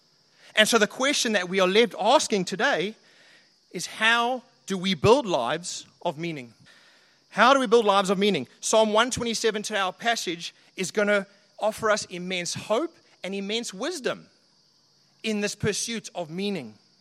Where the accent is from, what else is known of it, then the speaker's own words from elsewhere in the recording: New Zealand; now in Sydney, Australia; I am from Sydney, or New Zealand originally. We're in Sydney currently studying, and we're just on a holiday break here.